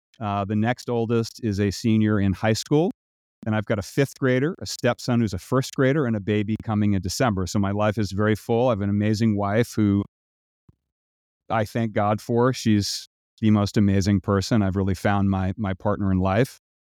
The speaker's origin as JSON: {"language": "English", "town": "Boston", "region": "Massachusetts", "country": "United States", "tie": "born or raised there", "also_born_or_lived": "Cambridge", "lives_now": "Palo Alto, United States", "said": "Born in Boston, and grew up in Boston, Cambridge, the Boston suburbs, big family in Boston."}